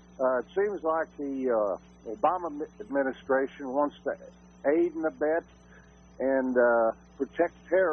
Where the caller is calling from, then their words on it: Salem, United States; from Salem.